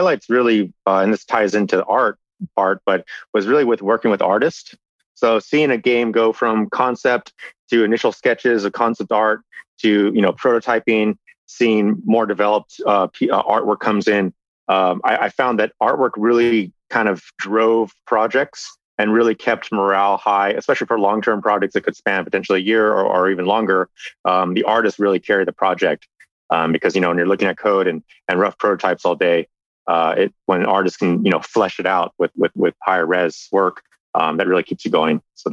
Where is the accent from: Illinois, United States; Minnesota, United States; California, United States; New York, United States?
California, United States; So I grew up in the Bay Area. I've been there practically my whole life, moving around various cities, you know, in the Bay Area, San Francisco and in the South Bay.